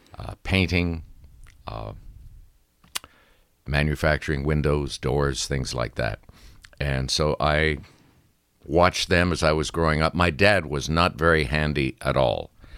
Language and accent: English; Sudbury, Ontario, Canada; now in Toronto, Canada; I had him take the train from Sudbury, my hometown where he lived, to Toronto